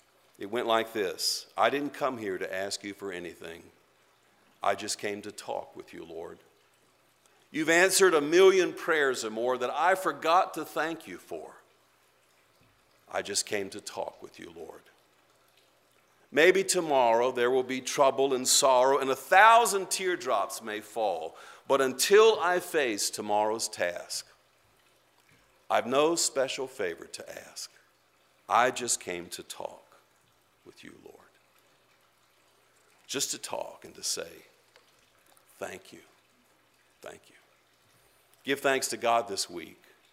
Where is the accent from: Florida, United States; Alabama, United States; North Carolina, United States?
North Carolina, United States; when I was growing up in Guilford County